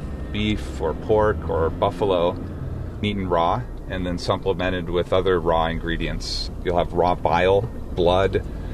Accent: United States; now in Thailand; I'm an American food writer and photographer. I've lived in Thailand for about 20 years now.

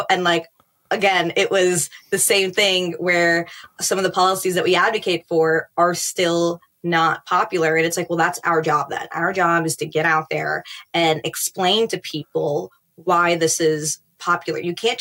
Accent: Queens, New York, United States; I was born and raised in Queens, like, it is one of the most diverse places in like the world.

